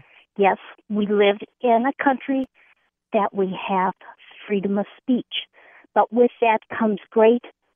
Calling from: St. Paul, Minnesota, United States; I'm calling from St. Paul, the capital of our great state of Minnesota.

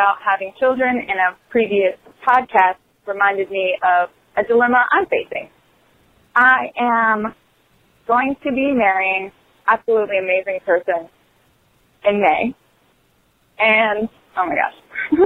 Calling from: Virginia, United States; Hi, Theo. … I'm calling from Virginia.

